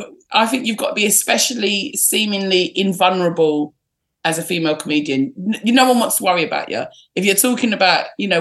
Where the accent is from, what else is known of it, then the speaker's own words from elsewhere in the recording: London, United Kingdom; I was born in Manor Park, E12, and then I'm in Forestgate. I've probably moved about half a mile up the road, but still, all my family live around here